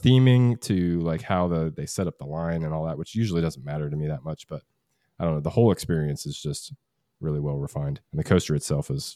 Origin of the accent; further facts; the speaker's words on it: Pennsylvania, United States; I grew up in Pennsylvania near Hershey Park. And so I've been to Hershey Park many times